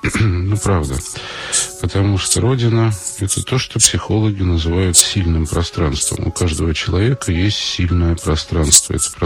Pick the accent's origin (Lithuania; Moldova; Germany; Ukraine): Ukraine; Crimea; now in Russia; Вырос в Крыму, который в 1991 году Россия просто бросила вместе со всеми военными полигонами и со всеми проживающими там патриотически по отношению к России настроенными людьми. Теперь живу в одном из городов Крайнего Севера